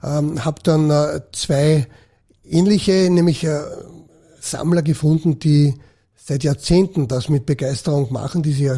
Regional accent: Baden, Lower Austria, Austria; Ja, ich stamme aus Baden bei Wien

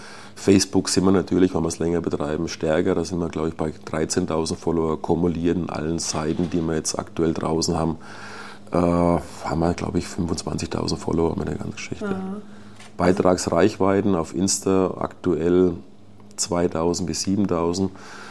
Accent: Bavaria, Germany; Ich bin Franke

